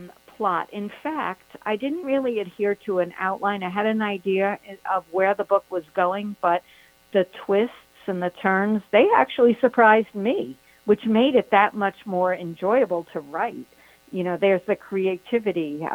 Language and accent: English; Brooklyn, New York, United States; I didn't think you could. Actually, born and raised in Brooklyn, New York.